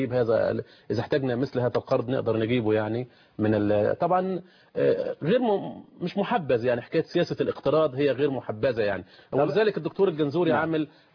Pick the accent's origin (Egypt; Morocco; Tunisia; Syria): Egypt; فنأمل إن شاء الله يكون عندنا في مصر رئيس وزراء على هذه الشاكلة.